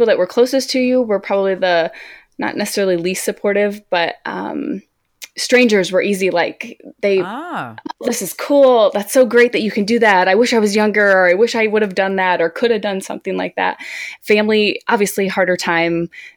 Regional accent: Indiana, United States; I am from Indiana, and I've been a therapist for 10 years

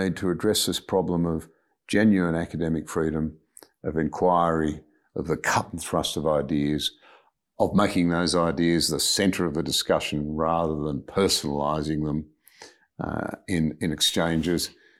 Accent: Australia; one final observation from me as an Australian whose father fought during the Second World War

